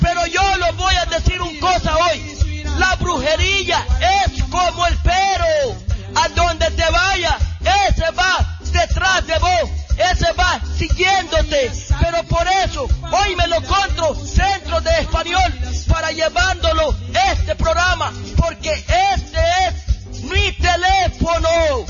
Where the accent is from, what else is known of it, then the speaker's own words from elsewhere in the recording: Puerto Cabezas, North Caribbean Coast Autonomous Region, Nicaragua; first language Miskito; Spanish is a second language; yo vengo hablando en mi lengua misquito, en mi lengua materna de Puerto Cabeza, Costa Atlántico Norte.